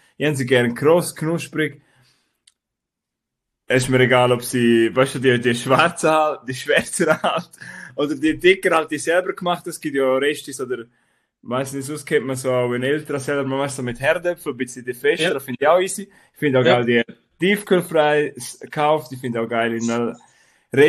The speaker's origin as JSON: {"language": "German", "country": "Switzerland", "said": "wir sind ja alle Schweizer, die dazu hören"}